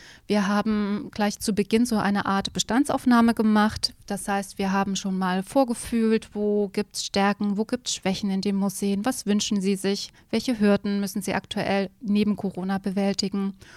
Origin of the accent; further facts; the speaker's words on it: Thuringia, Germany; born there; Ich bin gebürtige Thüringerin. Ich habe in Jena studiert, nämlich Volkskunde Kulturgeschichte.